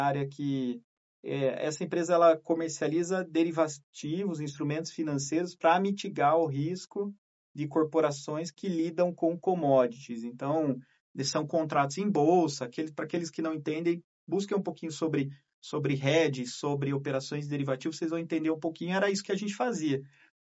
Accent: Limeira, São Paulo, Brazil; now in Campinas, Brazil; eu mudei, vim morar em Campinas, sou de Limeira

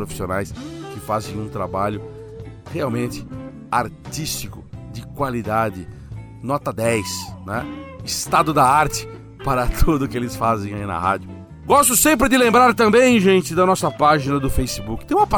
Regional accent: Brazil; que realmente é muito importante para nós como brasileiros.

